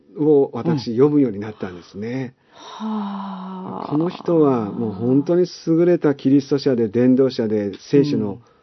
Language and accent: Japanese; Yokosuka, Kanagawa, Japan; 私は1960年に神奈川県の横須賀市で生まれ育ちました。